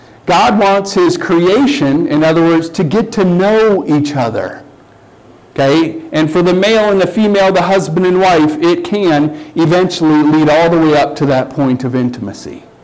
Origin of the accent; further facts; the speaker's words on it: South Dakota, United States; I grew up in South Dakota, farming and ranching. We did both.